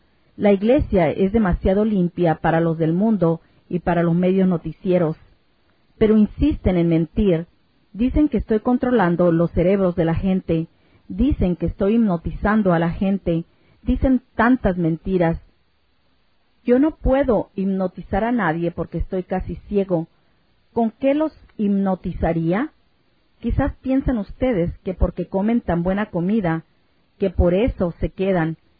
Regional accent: New York, United States; also born or lived in Puerto Rico; Soy de Nueva York, pero nací en Puerto Rico.

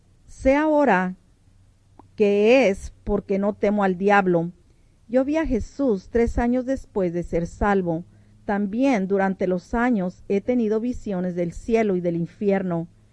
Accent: Montana, United States; Yo soy de Montana, el cual también es un lugar bello.

